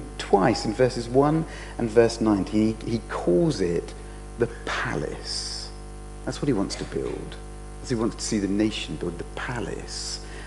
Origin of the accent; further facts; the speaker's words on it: Bognor Regis, South East England, United Kingdom; Or visit my hometown of Bognor Regis, which might also bring death on pretty quickly.